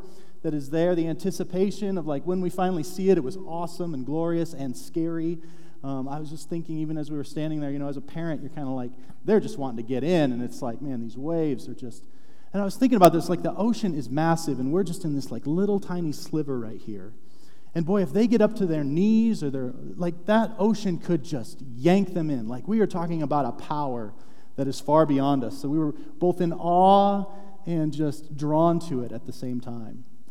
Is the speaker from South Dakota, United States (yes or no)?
yes; South Dakota, United States; It was cold, but we do cold. We're from South Dakota. We can do cold.